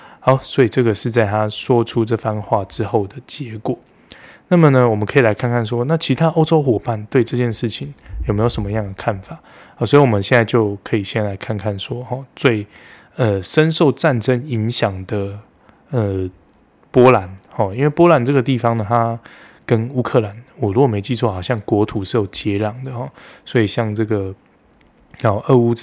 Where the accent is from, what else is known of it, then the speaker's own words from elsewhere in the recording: Taiwan; 以我们台湾人的角度，以我们对这个中国的认知